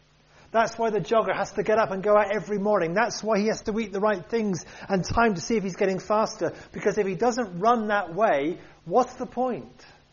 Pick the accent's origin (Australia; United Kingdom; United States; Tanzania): United Kingdom; We're very British, aren't we, at times?